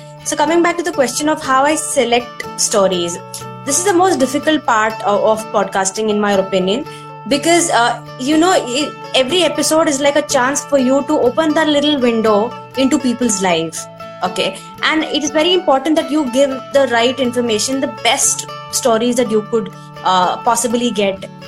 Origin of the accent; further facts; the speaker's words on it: Bangalore, Karnataka, India; I am from Bangalore. I've studied in Jamia Millia Islamia.